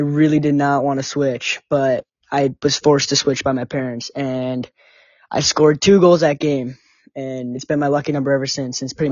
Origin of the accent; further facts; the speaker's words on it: Airdrie, Alberta, Canada; now in Great Falls, United States; I'm from Airdrie, Alberta. It's like Calgary, but 15 minutes away from Calgary. It's just a smaller town.